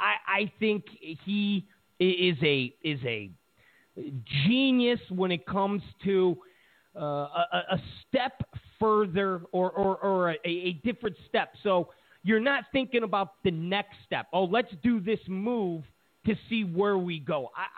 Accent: New York, United States; Listen, I'm originally from New York.

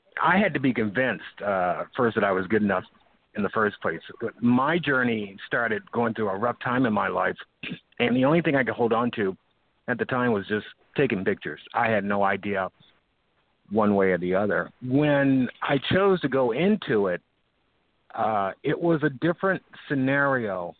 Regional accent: Alaska, United States; I'm from Alaska, so I shot Denali, the highest peak in North America.

